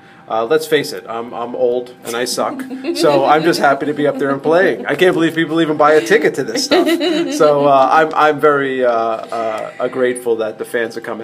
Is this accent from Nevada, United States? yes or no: yes; Las Vegas, Nevada, United States; last night we were in Las Vegas, my hometown.